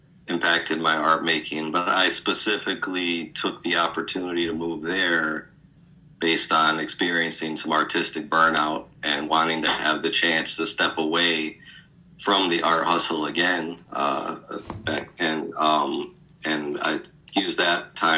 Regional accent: Rochester, New York, United States; now in Chicago, United States; So, I mean, I moved to Chicago in 1982 from Rochester, New York.

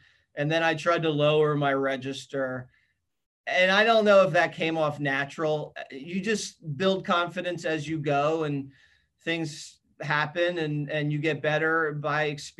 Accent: Philadelphia, Pennsylvania, United States; I'm from Philly, Arthur. You know, we like fights.

